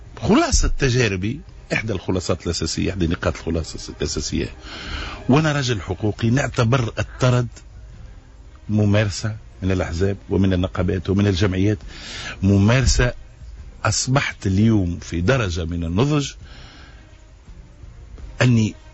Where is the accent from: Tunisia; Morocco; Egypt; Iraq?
Tunisia; انا تونسي